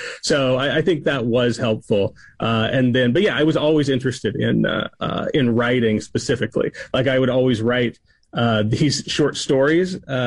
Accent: Texas, United States; Oh, I grew up right around the corner from UT Dallas. If I'd gone to school, I would have been the Plano School District, but I was homeschooled

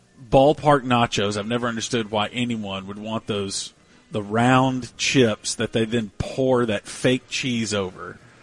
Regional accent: the South, United States; Yeah, I'm from the South. That's what we do.

